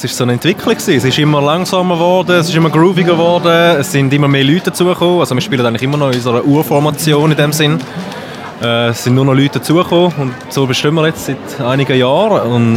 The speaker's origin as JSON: {"language": "German", "region": "Thurgau", "country": "Switzerland", "said": "wir kommen aus dem Thurgau, ursprünglich so. Natürlich auch ein bisschen verteilt unterzwischen, aber so eigentlich immer noch dort lokalisiert mit Bandraum"}